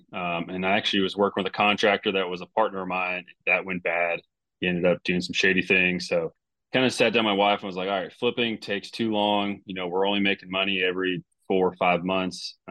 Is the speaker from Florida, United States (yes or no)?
no; Louisville, Kentucky, United States; they actually recruited me to move back to Louisville, my hometown, and to open up my own agency.